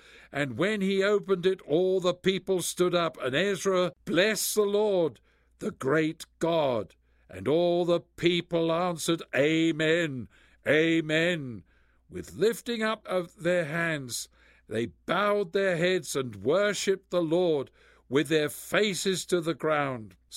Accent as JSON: {"language": "English", "town": "Christmas Valley", "region": "Oregon", "country": "United States", "said": "from Christmas Valley in Oregon in the United States, and I greet you in Jesus' name."}